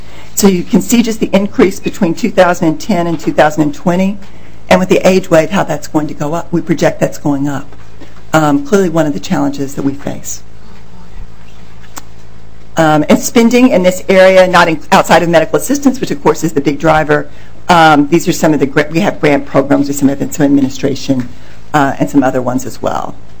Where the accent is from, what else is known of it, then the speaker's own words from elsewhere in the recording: the South, United States; I'm from the South. Usually people think I speak too slowly.